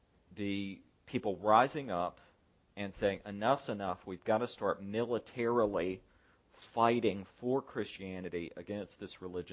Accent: Columbia, South Carolina, United States; I'm from Columbia, South Carolina. Most of my college years was spent in Columbia, South Carolina.

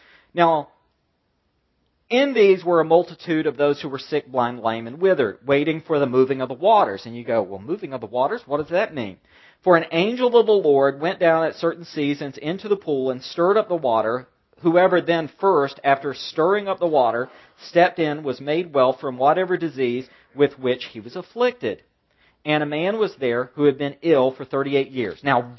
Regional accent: the South, United States; Growing up in the South, where words are not pronounced correctly or completely, I was taught that it was a quartly.

